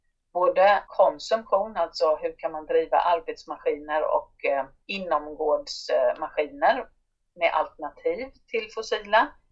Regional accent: Jönköping County, Sweden; numera är jag landshövding i Jönköpings län, som ju är mitt hemlän då.

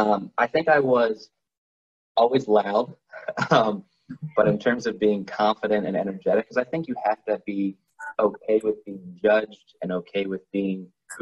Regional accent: Pasadena, Maryland, United States; So I'm from Anne Arundel County, so we're not too far apart from our birthplaces. I've been in Maryland my whole life, outside 2 years when I worked at Rowan.

